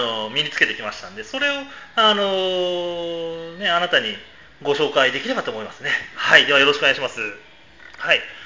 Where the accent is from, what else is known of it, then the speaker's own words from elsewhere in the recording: Kuki, Saitama, Japan; born there; 3人兄弟のですね、長男として、私は埼玉県の久喜市に生まれたんですよ。